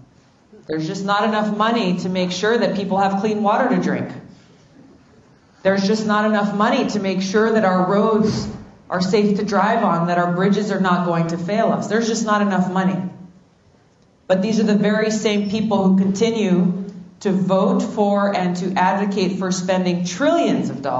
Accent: Hawaii, United States; The Army Corps of Engineers in my home state of Hawaii alone put an estimate at the infrastructure needs in our little state at over $1 billion.

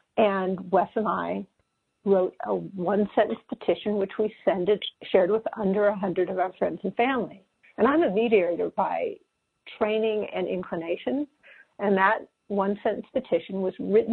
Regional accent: Berkeley, California, United States; Now, I was born in Berkeley, California. I grew up here.

